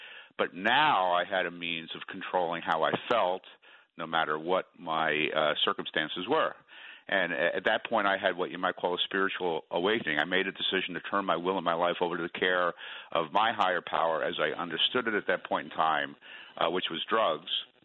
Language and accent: English; New York City, New York, United States; I was raised in New York City by my parents, who were not. It's a Jewish home.